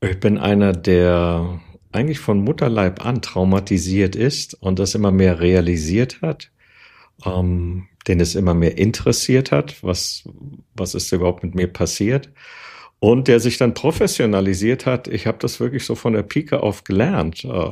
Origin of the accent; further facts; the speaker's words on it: Berlin, Germany; Ich bin im sozialen Wohnungsbau aufgewachsen. Ich bin ja 1958 im Oktober geboren und in den 60er Jahren dann in Berlin aufgewachsen.